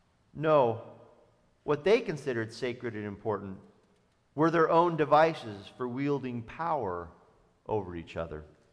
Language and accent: English; California, United States; I grew up in the Redwood Forest. My bedroom window looked to the east over the Albion River watershed and across several ridges to the mountains where Mendocino County and Lake County meet.